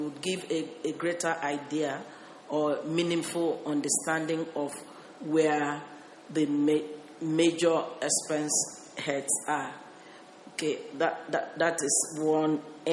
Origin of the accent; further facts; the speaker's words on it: Nigeria; I'm speaking in my personal capacity. I'm from Nigeria